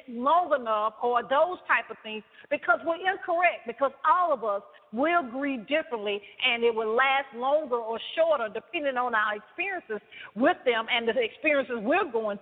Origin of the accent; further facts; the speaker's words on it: the South, United States; Oh, yes, that is very powerful because, you know, I'm from the South, as you can tell.